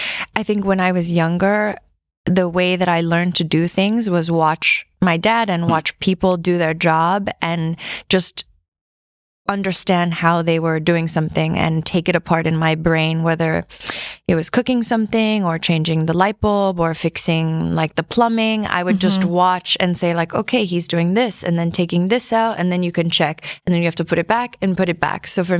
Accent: Miami, Florida, United States; also born or lived in Tampa, United States; now in Paris, France; I grew up in Miami, and I went to elementary, middle, high school there, and I lived in Tampa for 2 years, and then I went back to Miami.

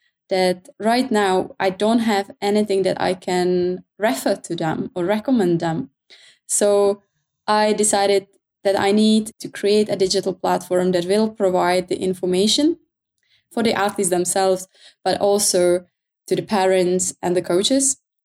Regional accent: Czechia; now in Oslo, Norway; I am from the Czech Republic, but I'm based in Oslo, Norway.

